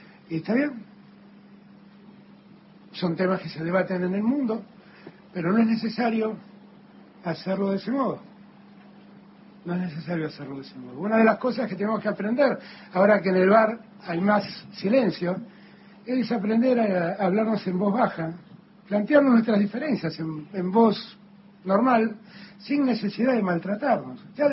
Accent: Buenos Aires, Argentina; Y lo digo como porteño que soy, y orgulloso de serlo.

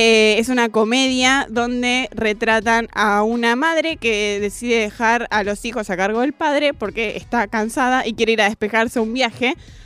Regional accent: Misiones, Argentina; Fue grabada en Misiones, de donde soy yo

